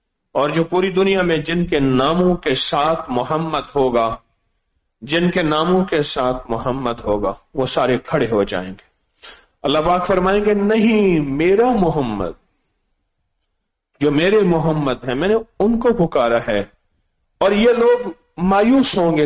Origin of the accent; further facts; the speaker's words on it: Multan, Punjab, Pakistan; میں نے کہا میں بھی اسی پٹی سے ہوں، ملتان سے ہوں